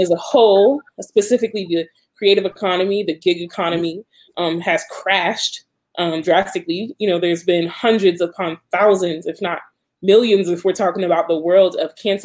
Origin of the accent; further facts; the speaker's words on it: Baltimore, Maryland, United States; also born or lived in Bronx, New York; I'm from the Bronx, but, you know, I was raised here in Baltimore, Maryland.